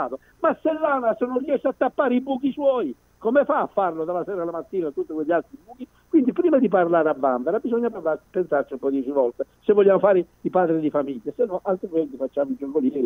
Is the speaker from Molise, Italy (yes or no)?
yes; Montenero di Bisaccia, Molise, Italy; Montenegro di Bisaccia, il mio paese del Molise